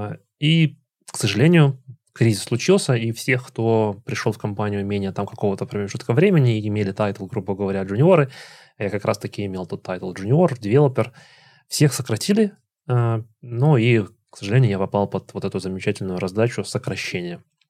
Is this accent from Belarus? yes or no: yes; Belarus; я еще из Беларуси, из Минска. Я вообще из маленького города, но как бы заканчивал университет в Минске